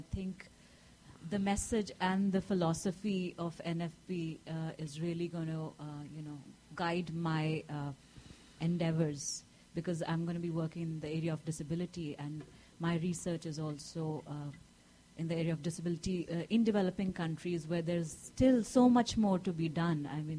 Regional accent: India; now in United States; I am originally from India, and I'm at University of Illinois, Chicago

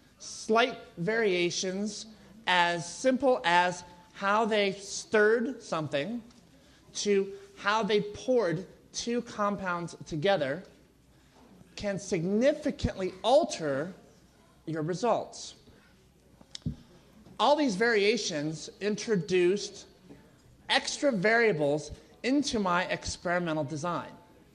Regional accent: Illinois, United States; I have for a long time dreamed of returning back to my home state of Illinois.

